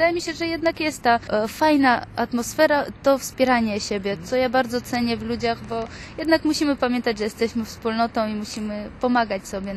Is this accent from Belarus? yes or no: no; Georgia; Polish is a second language; a ja jeszcze jestem z Gruzji